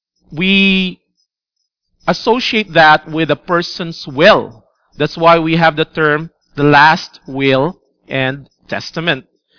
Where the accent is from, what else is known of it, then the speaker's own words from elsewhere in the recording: Philippines; born there; For me, I was born in the Philippines.